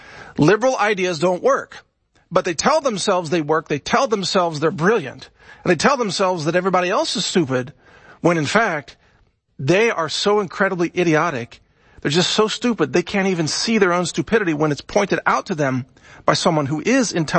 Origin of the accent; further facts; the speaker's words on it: Texas, United States; And I'm a patriot and I voted for Trump and I'm a Texan and I'm a Southerner.